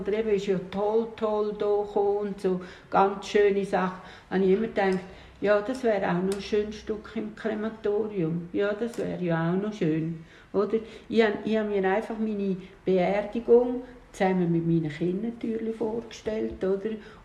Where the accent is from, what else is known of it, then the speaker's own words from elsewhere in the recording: Switzerland; Ich habe gesagt, du hast eine Mami, du hast keinen Papi, aber du bist in der Schweiz gross gekommen.